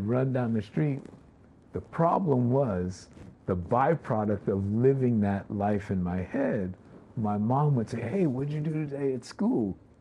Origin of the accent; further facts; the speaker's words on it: New York City, New York, United States; English is a second language; because I grew up in Greenwich Village in the Lower East Side, that these programs basically existed to help European immigrants assimilate into American society. So part of that assimilation was learning English and music and stuff. I learned English.